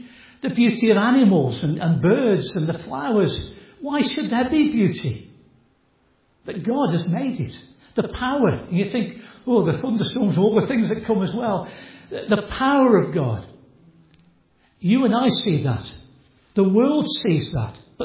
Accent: Stoke-on-Trent, West Midlands, United Kingdom; I come from Stoke, as many as you do as well.

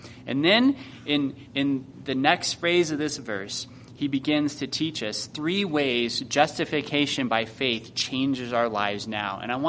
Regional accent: the South, United States; accent: southern; if I spoke too fast or you couldn't hear or understand through my slightly southern accent sometimes

